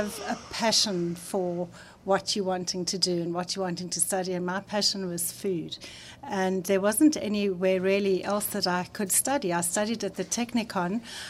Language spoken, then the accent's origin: English; Cape Town, Western Cape, South Africa; I grew up in Cape Town, was born in Pinelands, and I went to school in Cape Town. And I've lived here all my life, and I love it.